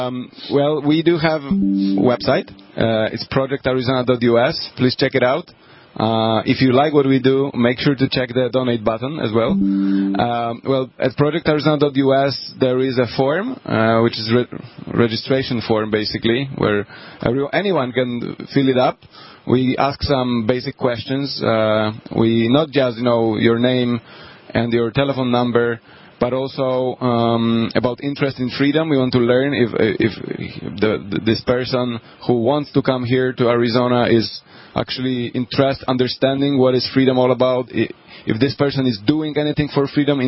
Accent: Poland; English is a second language; You know, and in case of Poland, I come from Poland.

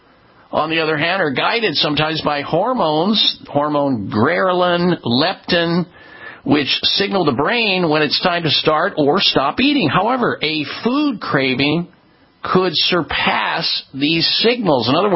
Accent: Midwest, United States; and I was told this growing up in the Midwest

